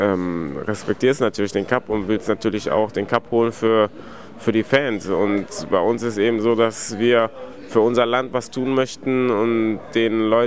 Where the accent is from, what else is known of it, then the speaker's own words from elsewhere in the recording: Germany; Ich bin in Europa groß geworden, in Deutschland